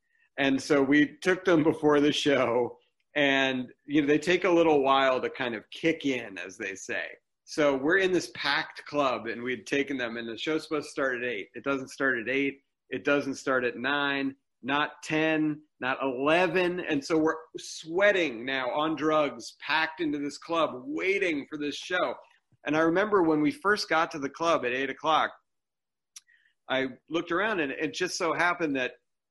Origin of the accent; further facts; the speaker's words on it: Boston, Massachusetts, United States; So I happen to be, I'm from the Boston area.